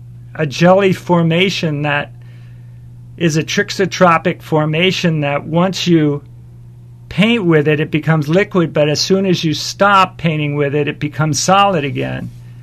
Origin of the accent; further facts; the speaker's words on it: Darien, Connecticut, United States; We grew up in Darien in Scotts Cove, and my first painting of Scotts Cove when I was 12 years old.